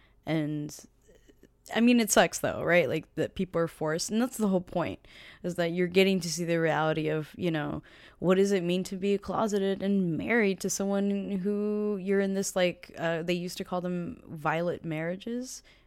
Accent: United States; being American gives you so much privilege and that you can just be like, fuck off.

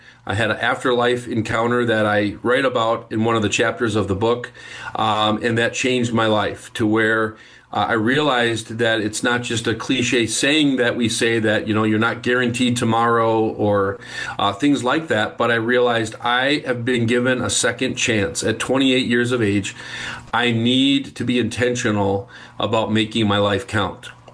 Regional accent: Arizona, United States; moved away as an adult; now in Minnesota, United States; I grew up in Arizona, where you currently live. But I grew up in Arizona. My family, extended family, still out in the greater Phoenix area. And then I live in Minnesota. I moved here 21 years ago

